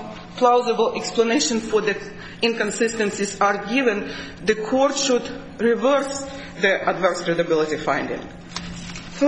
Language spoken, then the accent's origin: English; Ukraine; accent: Russian; I am from Russia. Actually, I'm from Ukraine. So I do myself speak several languages